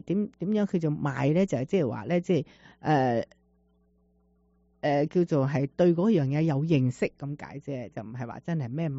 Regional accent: China; 我哋中國人咳咧，我就識得分嘅。

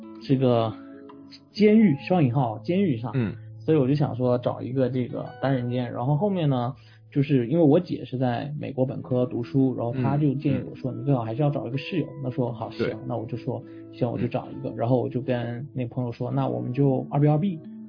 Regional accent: Xiamen, Fujian, China; now in Seattle, United States; 然后我来自中国福建厦门， 对，然后来到西雅图呢，就是来到 UW

